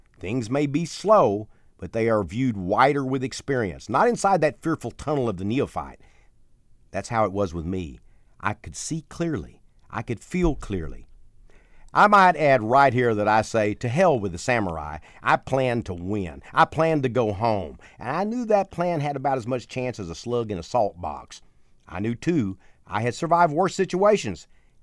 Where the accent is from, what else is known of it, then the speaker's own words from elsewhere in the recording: Texas, United States; I grew up in East Texas, and at a time when I was growing up, what was really important was being macho